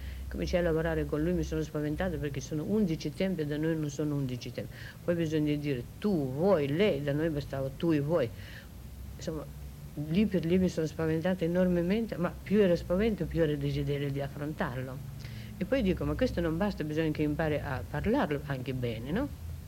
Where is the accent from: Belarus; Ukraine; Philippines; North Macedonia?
Ukraine; Italian is a second language; now in Italy; Anzi, mi sembrava, io sono di Ucraina, no?